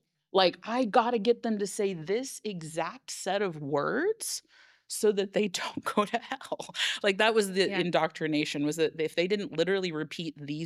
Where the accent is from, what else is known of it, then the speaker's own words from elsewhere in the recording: Oklahoma, United States; Or I'm from Oklahoma, so there's a church on every corner